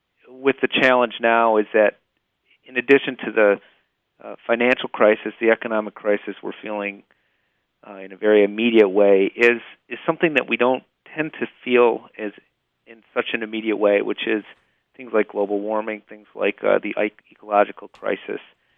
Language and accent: English; United States; now in Montreal, Canada; although I live in Montreal, I'm an American as well